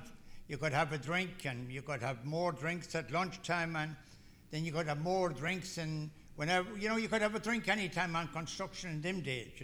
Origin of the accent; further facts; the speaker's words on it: Ireland; I was born and raised in Ireland a few years ago. And I grew up there.